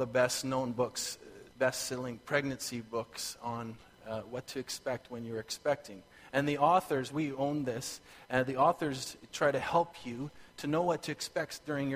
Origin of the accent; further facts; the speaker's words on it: Alberta, Canada; And we're from Alberta. We both grew up from Alberta, my wife and I, and every Christmas holiday we drive back to Alberta or fly back there.